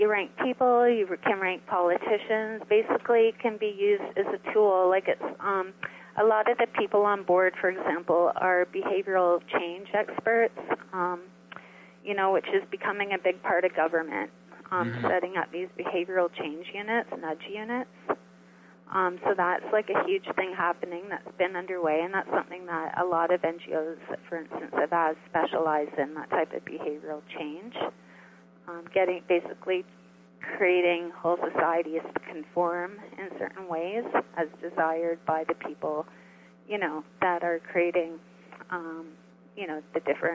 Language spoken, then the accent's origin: English; Canada; I mean, I'm Canadian, so I'm not.